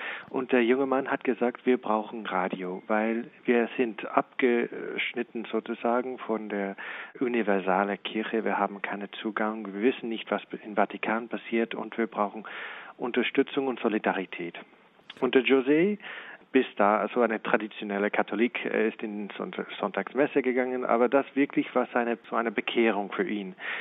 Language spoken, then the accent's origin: German; Canada; German is a second language; Ich bin Kanadier, also mein Deutsch kann manchmal hängen bleiben